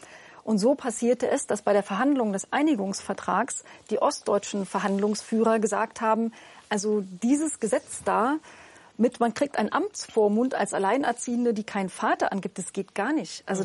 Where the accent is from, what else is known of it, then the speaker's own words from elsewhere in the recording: East Germany, Germany; Also als Ossi kann ich das gar nicht verstehen.